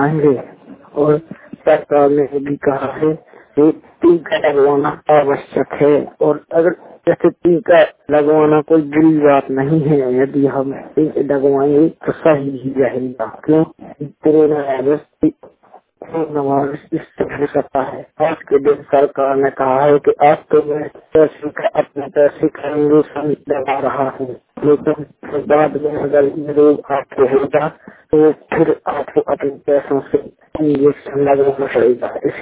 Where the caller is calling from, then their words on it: Uttar Pradesh, India; उत्तर प्रदेश से … 1 जून 2021 दिन मंगलवार। आज हमारे गांव में कोरोना वैक्सीन का टीका लग रहा है